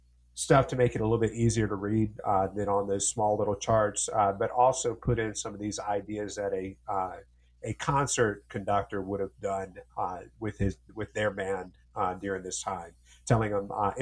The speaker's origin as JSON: {"language": "English", "country": "United States", "said": "because I'm an American and you know, I'm influenced not necessarily by the Spanish culture, but by the Mexican culture."}